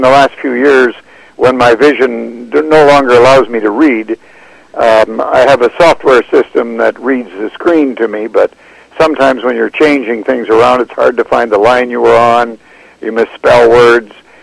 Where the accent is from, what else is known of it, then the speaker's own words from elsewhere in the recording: Prince Rupert, British Columbia, Canada; This was during the war when I was growing up in Rupert.